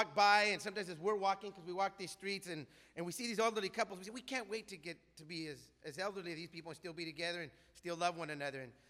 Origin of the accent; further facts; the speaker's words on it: Pasco, Washington, United States; We're from a place called Tri-Cities, Washington. I'm from Pasco, Washington.